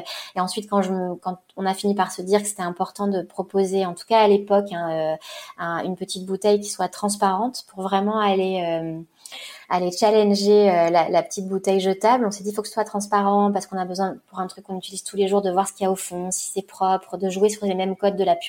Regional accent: Southwest France, France; moi, je suis du Sud-Ouest et j'ai un rapport à l'océan depuis toute petite.

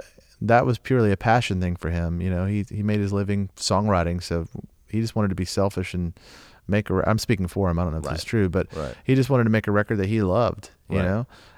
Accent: Southeast, United States; Because that's exactly how you feel growing up in the Southeast.

